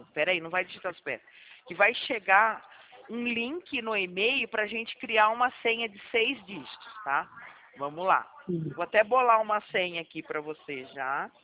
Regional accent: Manacapuru, Amazonas, Brazil; born there; Manaus, eu nasci em Manacapuru, onde meu pai mora.

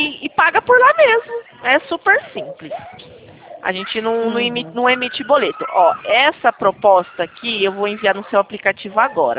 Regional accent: Rio de Janeiro, Brazil; Eu sou aqui do Rio de Janeiro mesmo

